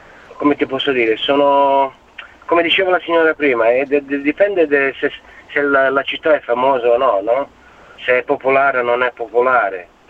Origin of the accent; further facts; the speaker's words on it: Bari, Apulia, Italy; Io sono di Bari.